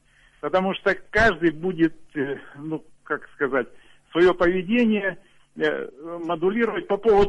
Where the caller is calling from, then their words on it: Saratov, Saratov Oblast, Russia; Я из Саратова.